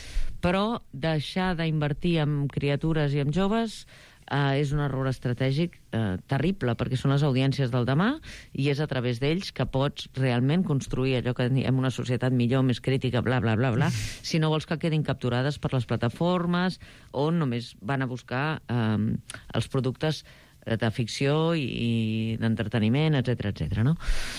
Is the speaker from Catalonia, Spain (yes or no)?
yes; Barcelona, Catalonia, Spain; born there; les meves arrels emocionals estan a la Segarra. És a dir, quan em diuen d'on ets, jo sé que he nascut físicament a Barcelona, però no em sento d'allà.